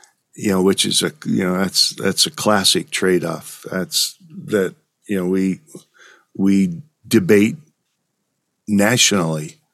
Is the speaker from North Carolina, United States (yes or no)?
no; North Platte, Nebraska, United States; Well, I come from North Platte, Nebraska. North Platte is a railroad town. It's a company town.